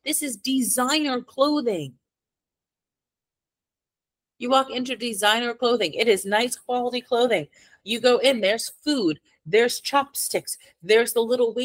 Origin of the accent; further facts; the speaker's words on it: United States; However, I will say a lot of us skip it over because we're from the United States.